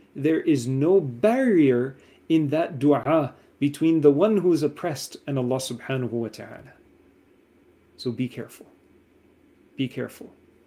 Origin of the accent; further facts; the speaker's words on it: Pakistan; I'm Pakistani as well. So I'm allowed to use some of these terms too.